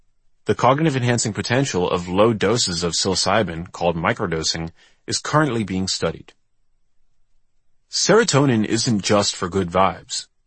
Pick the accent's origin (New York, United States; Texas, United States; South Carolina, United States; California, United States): New York, United States; New York City; Growing up in New York City, I would always feel my spirits drop come the fall.